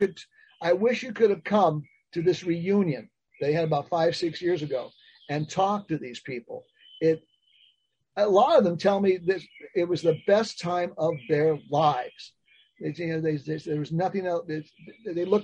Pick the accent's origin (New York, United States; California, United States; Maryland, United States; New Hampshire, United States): California, United States; Los Angeles; Well, I didn't grow up in Portland. I grew up in Los Angeles.